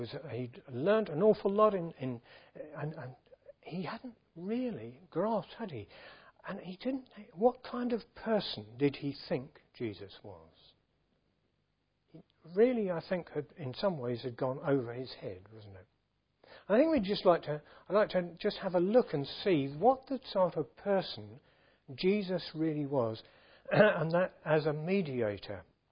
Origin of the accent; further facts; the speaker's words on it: Welwyn Garden City, East of England, United Kingdom; When I was growing up in Welwyn Garden City